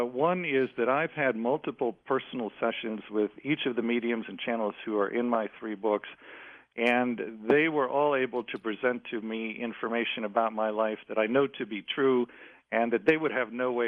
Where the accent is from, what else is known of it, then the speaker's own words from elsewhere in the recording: Cleveland, Ohio, United States; I'm from Cleveland, Ohio.